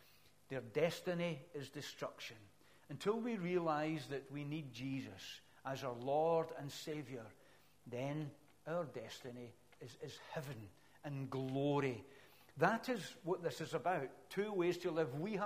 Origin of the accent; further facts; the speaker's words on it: Glasgow, Scotland, United Kingdom; Anyway, but I come from Glasgow and whenever I'm being down south, where are you from? I'm from Glasgow. I was born in Springburn.